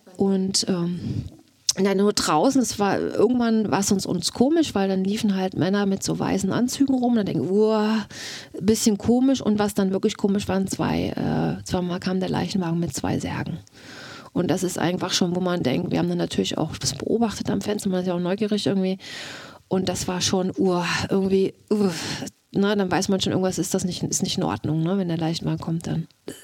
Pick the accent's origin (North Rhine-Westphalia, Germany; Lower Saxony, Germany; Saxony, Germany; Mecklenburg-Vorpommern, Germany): Mecklenburg-Vorpommern, Germany